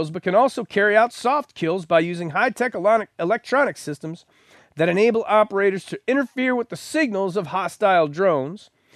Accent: United States; I'm sorry, it's embarrassing for me as an American.

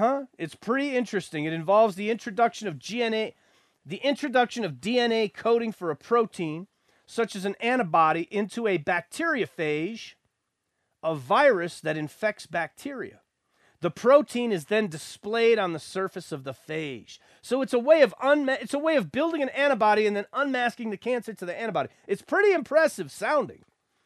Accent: Texas, United States; also born or lived in Buffalo, New York; I'm a white dude. I was born in Buffalo. I grew up in Texas, okay? I'm not really ethnically special in any way. Scots-Irish, that's all.

